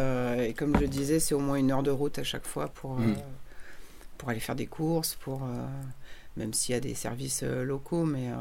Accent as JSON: {"language": "French", "town": "Paris", "region": "Île-de-France", "country": "France", "also_born_or_lived": "Senegal", "lives_now": "Saint-Nazaire-le-Désert, France", "said": "moi je viens à la base de Paris, j'ai vécu au Sénégal aussi pendant plusieurs années, et j'avais quitté Paris parce que c'était... super bruyant, super dense."}